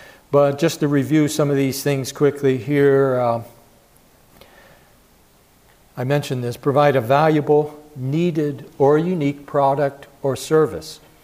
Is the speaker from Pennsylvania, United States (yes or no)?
yes; Philadelphia, Pennsylvania, United States; I grew up in Philadelphia.